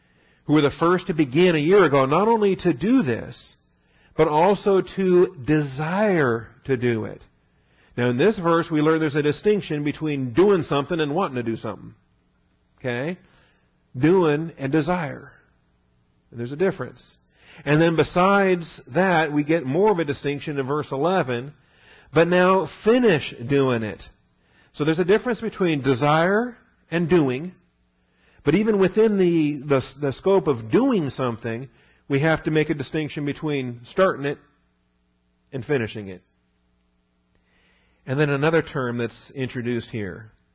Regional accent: West Coast, United States; also born or lived in Alabama / Germany; I grew up on the West Coast and we never had fixin' to. But then I get to boot camp in Alabama and I'm introduced to some Southerners

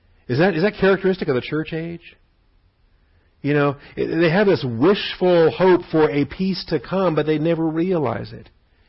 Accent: West Coast, United States; I grew up on the West Coast.

